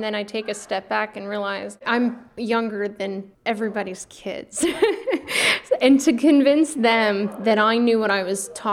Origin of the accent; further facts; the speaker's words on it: Pennsylvania, United States; I'm originally from York County, Pennsylvania. I grew up in community theater.